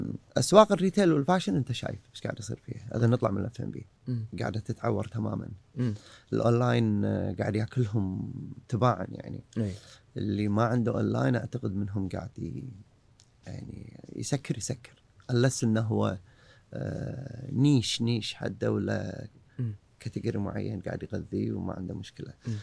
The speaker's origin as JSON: {"language": "Arabic", "country": "Kuwait", "said": "اكثر الامراض المستعصيه عندنا بالكويت"}